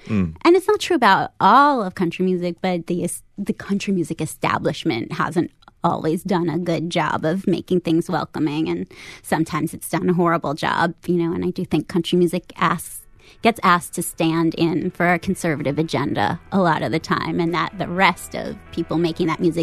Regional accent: Manhattan, New York, United States; I grew up in Manhattan. I'm Jewish. I'm queer.

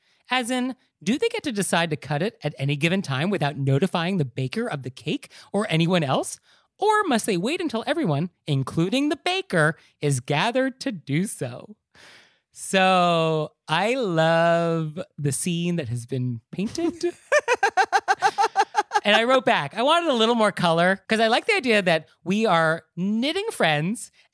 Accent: United States; now in New York, United States; I mean, I live in New York, but at the end of the day, I'm not a New Yorker. But I experience this when I travel abroad where people make comments about the United States. And I feel sort of obligated to defend my country

